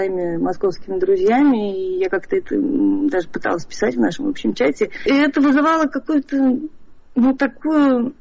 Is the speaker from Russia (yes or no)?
yes; Moscow, Russia; Я выросла в Тушино, и у меня школа была на канале именно Москвы